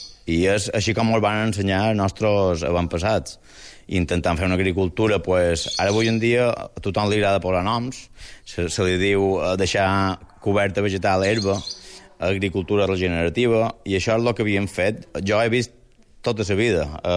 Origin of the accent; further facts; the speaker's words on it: Balearic Islands, Spain; nosaltres, com que som pagesos de Socarrel, el que tenim, sobretot el que tenien a Mallorca, era parcel·les petites